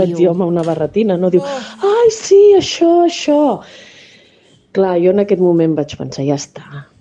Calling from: Sabadell, Catalonia, Spain; de Sabadell i volia dir-vos que aquesta setmana he anat a 2 concerts de Nadal a l'escola

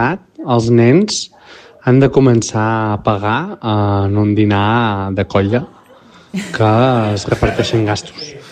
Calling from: Canet, Catalonia, Spain; de Canet.

